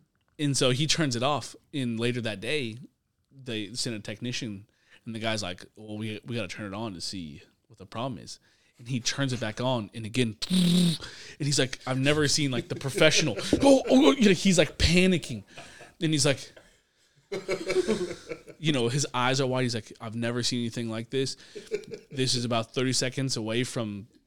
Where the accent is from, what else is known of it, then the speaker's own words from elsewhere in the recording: Northwest, United States; Yeah, we're from the Northwest, yeah.